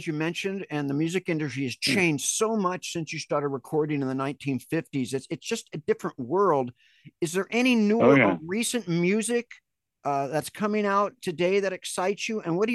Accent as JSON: {"language": "English", "region": "California", "country": "United States", "tie": "born or raised there", "said": "I was born and raised in California myself."}